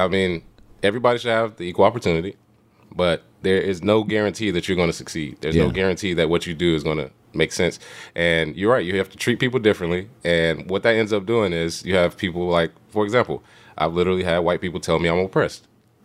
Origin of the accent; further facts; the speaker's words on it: Charlotte, North Carolina, United States; I grew up with Steph in Charlotte playing basketball with him.